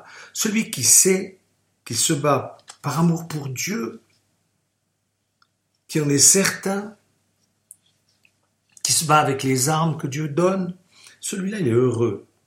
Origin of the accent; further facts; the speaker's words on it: France; born there; Je suis né en France.